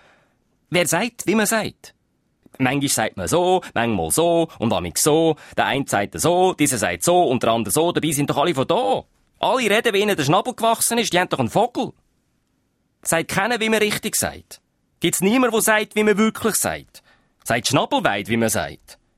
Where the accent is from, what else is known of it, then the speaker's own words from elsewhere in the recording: Fribourg, Switzerland; now in Zürich, Switzerland; rede ich eigentlich meine Mutterdialekt, Aargauerdeutsch. Beides nicht so ganz richtig. Weil eben meine Mutter ist aus Aarau, ich bin aber in Freiburg aufgewachsen. Mein Vater ist aus Taiwan. In der Schule habe ich Berndeutsch geschnurrt. Und jetzt wohne ich in Zürich. Also ich bin irgend so ein Gemisch.